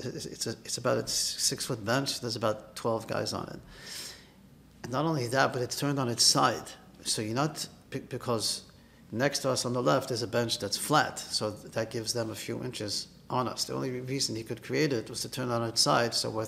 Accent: Melbourne, Victoria, Australia; So, you know, so growing up in Melbourne, okay, it's beautiful

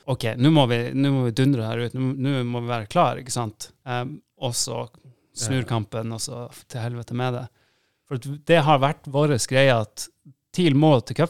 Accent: Tromsø, Troms, Norway; vi er fra Nord-Norge, vi er fra Tromsø

